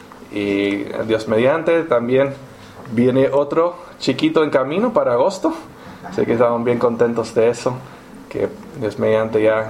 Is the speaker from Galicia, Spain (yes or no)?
no; San Sebastián, Basque Country, Spain; born there; Esto fue mi primera iglesia. Nací aquí en Donosti y no sé cuántas semanas es que me trajeron por primera vez aquí a la iglesia.